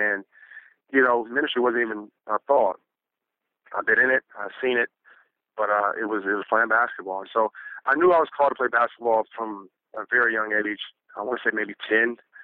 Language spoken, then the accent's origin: English; Columbus, Ohio, United States; Went to Ohio State University before that. Born and raised in Columbus, Ohio. So been playing basketball for a long time.